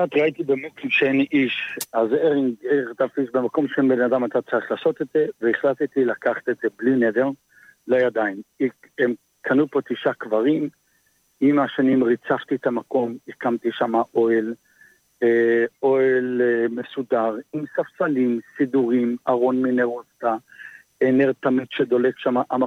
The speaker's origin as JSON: {"language": "Hebrew", "town": "Jerusalem", "region": "Jerusalem District", "country": "Israel", "said": "אני, אתה יודע, אני ירושלמי, יש לנו את השגונות שלנו"}